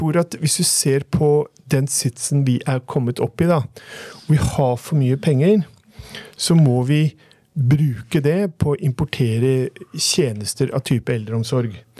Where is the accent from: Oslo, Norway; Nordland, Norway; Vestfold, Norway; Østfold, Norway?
Oslo, Norway; ta et eksempel fra Groruddalen, der jeg kommer fra.